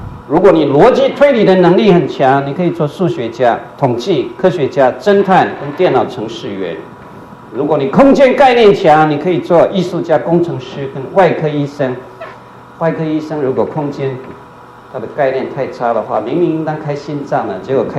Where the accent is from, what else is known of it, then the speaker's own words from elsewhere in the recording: China; 你们知道我们中国人有一个人是全世界有历史以上拉大提琴拉的最好的